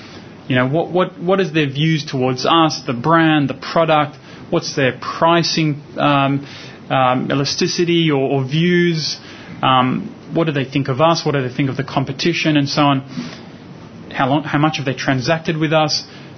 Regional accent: Melbourne, Victoria, Australia; I'm from Melbourne.

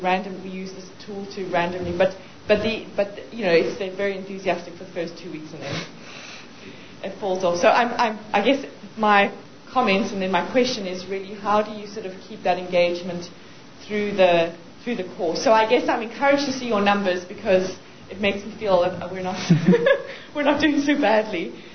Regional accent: South Africa; I'm from South Africa.

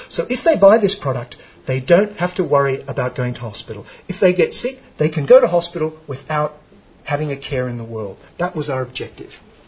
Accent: Australia; So our idea that we came up with, because we come from Australia, is we thought, why not use community rating to offer the product?

